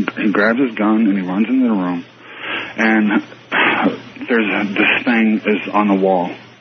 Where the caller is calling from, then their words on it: Fairborn, Ohio, United States; I'm calling from Fairborn, Ohio.